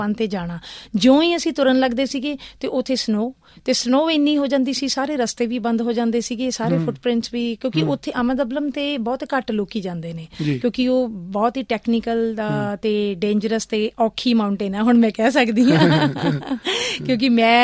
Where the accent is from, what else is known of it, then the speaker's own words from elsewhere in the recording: Punjab, India; ਮੈਂ ਪੰਜਾਬ ਤੋਂ ਆਈ ਹਾਂ, ਮੈਂ ਪੰਜਾਬ, ਮੈਂ ਪੰਜਾਬੀਅਤ ਦੀ